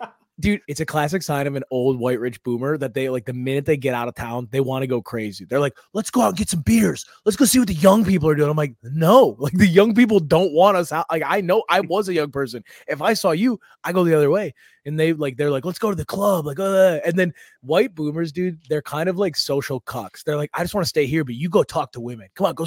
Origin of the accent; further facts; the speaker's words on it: East Coast, United States; accent: East Coast; It's my accent, dude. I'm from the East Coast.